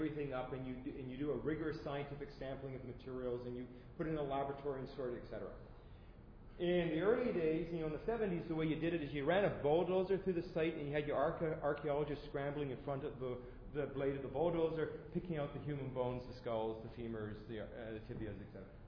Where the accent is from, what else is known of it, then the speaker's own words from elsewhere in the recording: Prince Rupert, British Columbia, Canada; when we grew up in Rupert, we called the Superport.